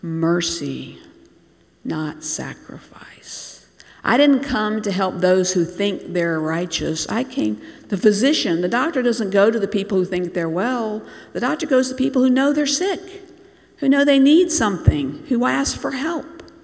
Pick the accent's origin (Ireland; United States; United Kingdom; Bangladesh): Bangladesh; my memories growing up in Bangladesh